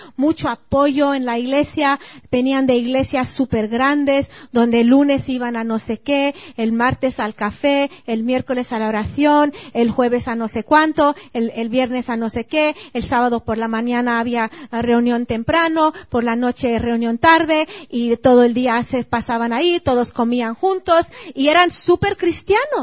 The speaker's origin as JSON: {"language": "Spanish", "country": "Mexico", "tie": "born or raised there", "said": "Cuando yo crecí en México"}